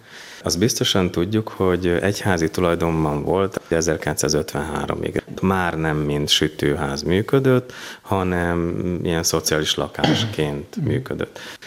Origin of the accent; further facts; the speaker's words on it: Gyomaendrőd, Békés, Hungary; Én ide való Gyom Endrődi vagyok, és tulajdonképpen itt nőttem fel az Endrődi városrészen